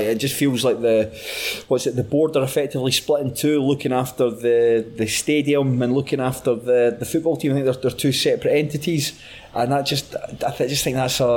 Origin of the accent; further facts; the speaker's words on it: Scotland, United Kingdom; being a Scottish football fan outside the Rangers and Celtic, you can handle your club being bad at times, because that's just what happens. There's only two real successful clubs in Scotland.